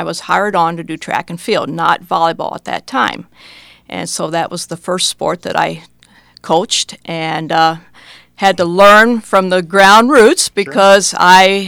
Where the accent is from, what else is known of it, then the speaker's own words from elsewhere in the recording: Raymond, United States; I grew up in Raymond, went to school at Raymond, and as Fran and Carol related to, we had nothing. We did not even have GAA in Raymond.